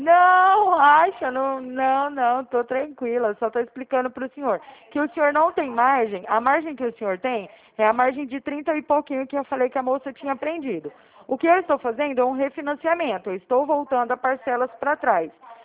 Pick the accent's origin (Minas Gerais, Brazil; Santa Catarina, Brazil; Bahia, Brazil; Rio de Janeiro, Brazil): Minas Gerais, Brazil; Uberaba; now in Araraquara, Brazil; Não, eu sou aqui de Araraquara. Na verdade, o meu DDD 34, que eu sou de Uberaba, né? E aí eu mudei pra cá, pra Araraquara, eu tô trabalhando aqui.